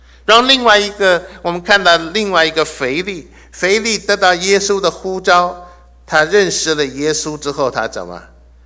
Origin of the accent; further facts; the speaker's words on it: China; 这是很自然的，我想我们中国人最了解。